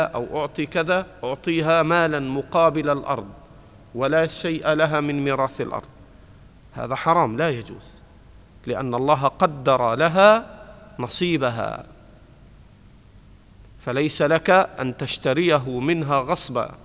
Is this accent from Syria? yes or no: no; Egypt; في بعض المناطق عندنا في مصر ما يورث الأرض